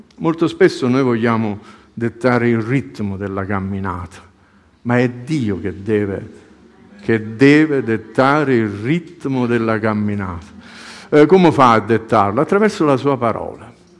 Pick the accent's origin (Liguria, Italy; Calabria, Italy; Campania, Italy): Campania, Italy; Torre Annunziata; io sono di Torre Annunziata